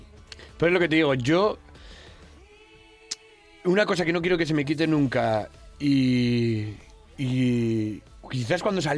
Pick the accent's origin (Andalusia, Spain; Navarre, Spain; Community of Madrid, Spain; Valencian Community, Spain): Navarre, Spain; Pamplona; la sala más grande de Pamplona, de mi tierra. Me hace una ilusión.